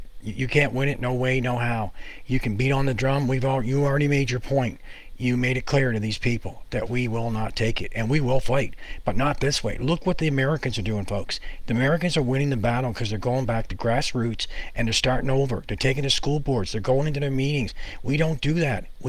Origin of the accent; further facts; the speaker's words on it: Canada; we're thinking here about the Ottawa situation as a Canadian.